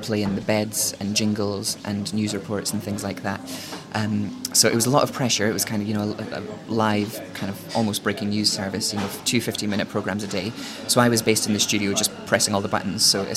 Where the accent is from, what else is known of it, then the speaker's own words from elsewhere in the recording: South Queensferry, Scotland, United Kingdom; When I grew up in South Queensferry, there was a local radio station that ran for 1 week out of the year